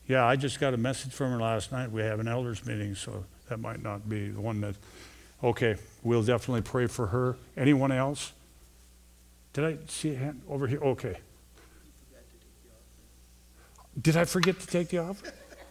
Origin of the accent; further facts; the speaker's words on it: Detroit Lakes, Minnesota, United States; Connie Mosher is a gal that we grew up with in Detroit Lakes area